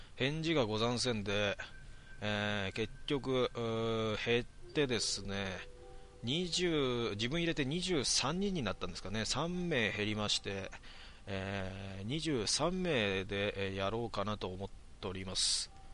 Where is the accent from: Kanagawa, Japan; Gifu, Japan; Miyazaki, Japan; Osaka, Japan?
Kanagawa, Japan; まあ自分は神奈川の人間なんでわかるんですけど